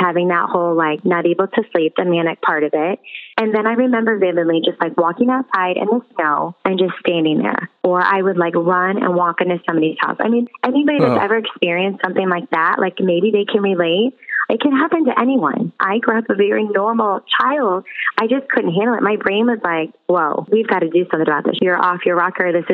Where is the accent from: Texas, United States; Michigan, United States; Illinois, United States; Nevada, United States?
Illinois, United States; I'm from Illinois, and it actually happened in Minnesota.